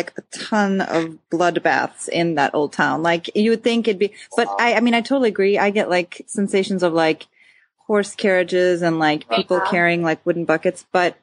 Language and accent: English; Schaumburg, Illinois, United States; I grew up in Schaumburg, then you know that.